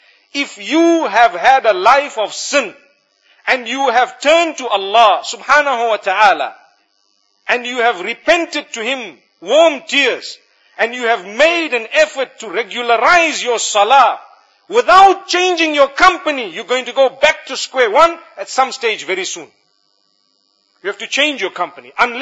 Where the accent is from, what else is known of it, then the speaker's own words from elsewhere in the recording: Zimbabwe; You know, back at home, I come from Zimbabwe.